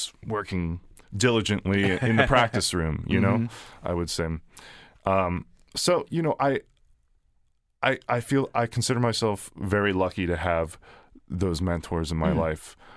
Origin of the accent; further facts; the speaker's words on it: Mechanicsburg, Pennsylvania, United States; I grew up in Mechanicsburg, and I will say what this area has is a rich, I had a lot of mentorship